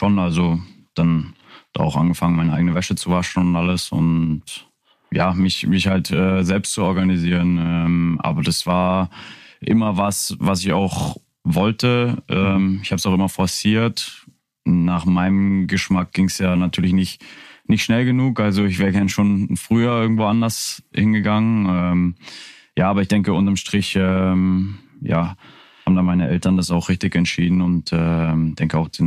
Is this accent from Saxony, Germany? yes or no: yes; Niesky, Saxony, Germany; also born or lived in Görlitz; Ja gut, ich bin ja nur in Görlitz geboren. Ja. Aufgewachsen bin ich in Nieski.